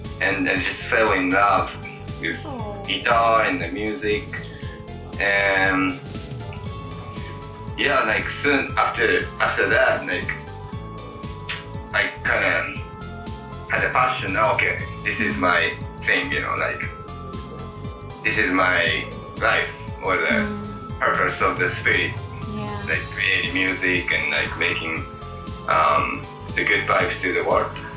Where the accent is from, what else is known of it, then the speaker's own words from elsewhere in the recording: Gifu, Japan; born there; English is a second language; I was born in Gifu, Japan. Gifu is a beautiful city.